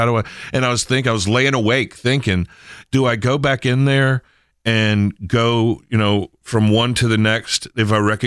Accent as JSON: {"language": "English", "country": "United States", "tie": "born or raised there", "said": "And the one up in my hometown on the Eastern Shore."}